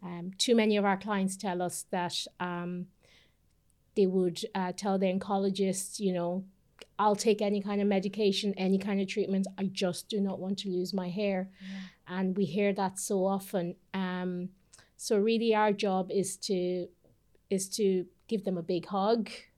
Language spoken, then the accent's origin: English; Ireland; But growing up in Ireland